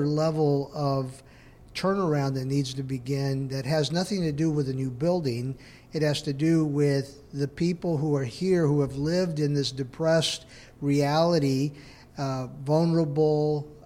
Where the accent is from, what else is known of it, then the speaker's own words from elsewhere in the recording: United States; even though I'm Mexican American, mm-hmm. my parents were farm workers, we lived right along the border for many years before moving to California